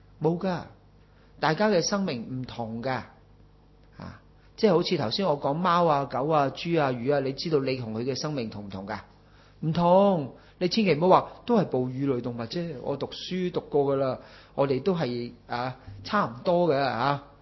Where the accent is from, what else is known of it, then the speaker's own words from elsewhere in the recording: China; 即系我哋中国人都有嗰啲说话噶啦